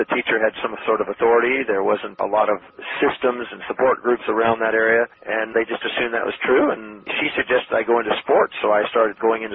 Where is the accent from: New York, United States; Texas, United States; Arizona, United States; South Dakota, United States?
Texas, United States; Houston; born there; I was born in Houston, Texas.